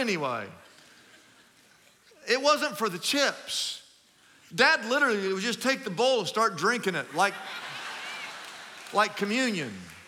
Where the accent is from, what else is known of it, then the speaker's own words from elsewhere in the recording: Wichita, Kansas, United States; also born or lived in Oklahoma; Well, I grew up, I was born in Oklahoma, but I grew up in Wichita, Kansas. We're from Kansas.